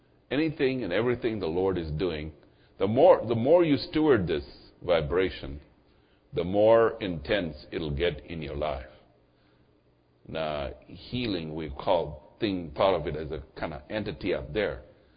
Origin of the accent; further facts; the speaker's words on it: United States; and I come from the United States of America.